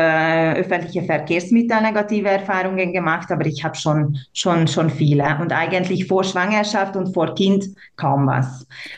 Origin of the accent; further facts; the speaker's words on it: Hungary; now in Austria; die Hebammensystem ist ganz anders in Ungarn als in Österreich oder in Deutschland, weil bei uns in Ungarn die Hebamme